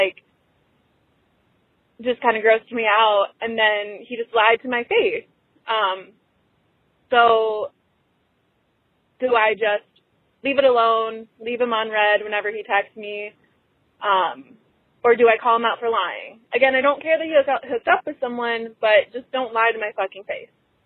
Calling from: Chicago, Illinois, United States; I'm 26. I'm calling from Chicago.

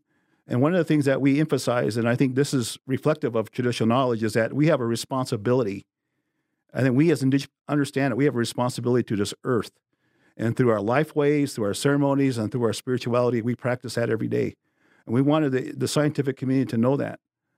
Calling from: South Dakota, United States

